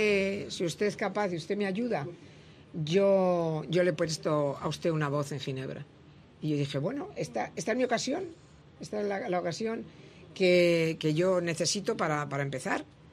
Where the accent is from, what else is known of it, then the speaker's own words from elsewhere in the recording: Spain; soy una española, que quiero hablar de Cuba